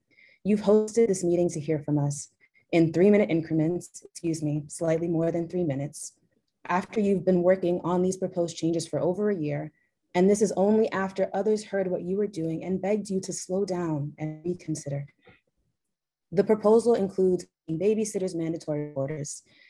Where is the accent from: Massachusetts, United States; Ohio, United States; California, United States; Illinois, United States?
Massachusetts, United States; Boston; I am a Black woman. I was born and raised in Dorchester.